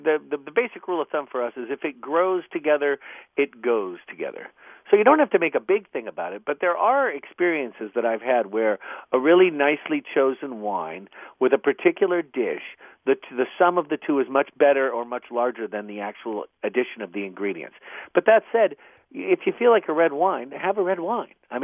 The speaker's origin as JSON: {"language": "English", "region": "Pacific Northwest", "country": "United States", "tie": "born or raised there", "also_born_or_lived": "Spain", "said": "We grew up in the Pacific Northwest, where we more or less lived in what looks like Sunset Magazine. Then we moved to Spain and lived virtually inside the culture of wine and food in Europe"}